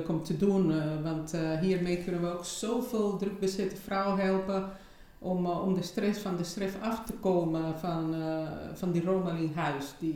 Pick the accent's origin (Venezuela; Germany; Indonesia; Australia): Venezuela; Caracas, Capital District; now in Netherlands; Ik ben geboren en getogen in Caracas, Venezuela. Ik ben, 31 jaar geleden ben ik al geëmigreerd.